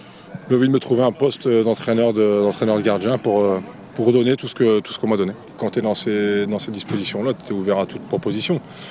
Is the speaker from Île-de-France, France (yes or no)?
no; Hauts-de-France, France; moi je suis du Pas-de-Calais, donc ça ressemble beaucoup. Moi je viens tous les matins, je passe la frontière, j'ai pas l'impression de la passer.